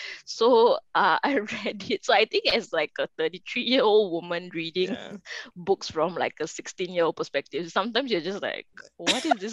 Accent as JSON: {"language": "English", "country": "Singapore", "said": "I'm from Singapore."}